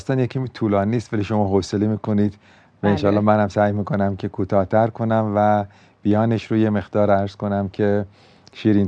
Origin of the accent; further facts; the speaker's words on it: Kerman, Iran; born there; شما اگر در همین کرمانی که هم من هم شما زادگاهمون هست در به اصطلاح بعضی از روستاها برید